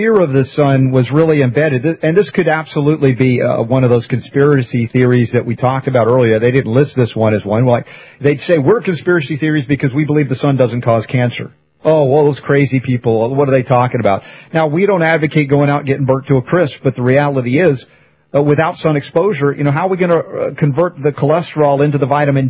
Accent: Georgia, United States; accent: Southern; and I grew up in Georgia for many years, that I did have a Southern accent.

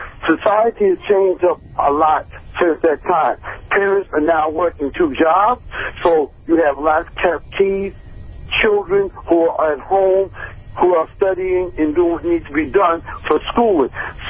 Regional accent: New York City, New York, United States; I'm from Bronx, New York.

